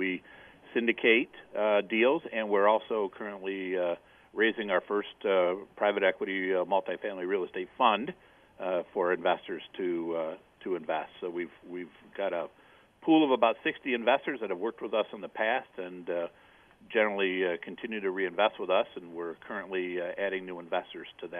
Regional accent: Toledo, Ohio, United States; now in Cleveland, United States; I grew up in Toledo, came to Cleveland in the early 90s, was at that time a commercial lender

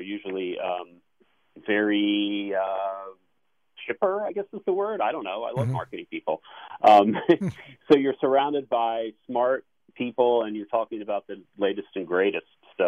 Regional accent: California, United States; Well, it's funny you should ask. I grew up in Orange County.

